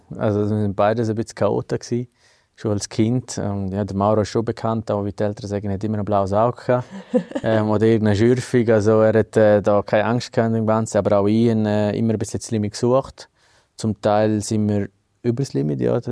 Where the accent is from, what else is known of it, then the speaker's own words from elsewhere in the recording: Graubünden, Switzerland; Wir sind eben im Domlesk aufgewachsen, respektive in Schapine haben wir gelernt Skifahren.